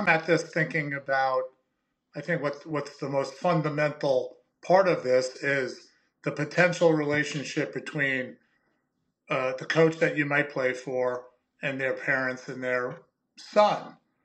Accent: New York, United States; accent: Long Island; So if you hate the sound of my Long Island accent, you can check off right now.

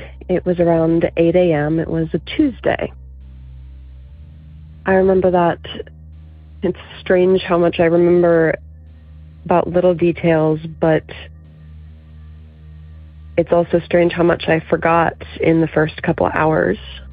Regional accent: Virginia, United States; I'm from Virginia.

